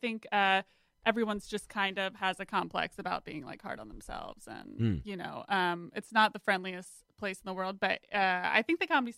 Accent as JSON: {"language": "English", "town": "Gettysburg", "region": "Pennsylvania", "country": "United States", "tie": "born or raised there", "also_born_or_lived": "Lancaster", "said": "that's where I was born. I grew up in Gettysburg area. So I'm like more the Amish folk"}